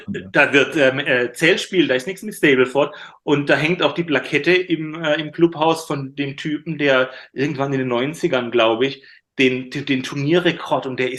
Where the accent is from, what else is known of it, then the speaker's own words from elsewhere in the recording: Karlsruhe, Baden-Württemberg, Germany; Das war in einem Park in Karlsruhe, in meiner Heimatstadt.